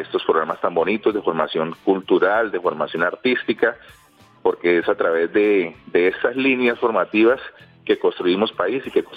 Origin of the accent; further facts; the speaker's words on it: Colombia; nos reconoce también de que somos colombianos